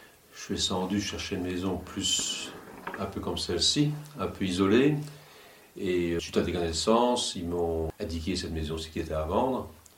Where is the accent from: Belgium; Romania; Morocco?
Belgium; Wallonia; now in France; D'origine je suis belge, du sud-est de la Belgique. Je suis arrivé dans le sud-est de la France